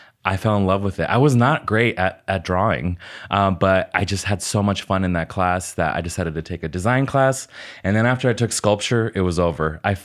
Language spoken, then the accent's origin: English; Las Vegas, Nevada, United States; And I'm from Las Vegas, and we're like an industry hospitality town.